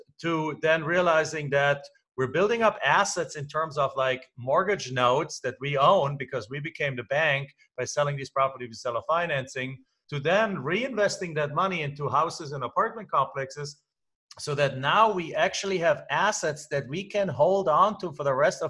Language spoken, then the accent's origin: English; Germany; moved away as an adult; now in United States; And I came from Germany, I came here to the US, and I had my work visa tied to them.